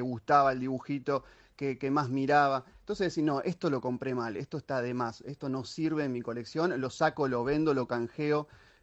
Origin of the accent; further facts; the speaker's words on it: San Martín, Buenos Aires Province, Argentina; De provincia, yo soy de San Martín.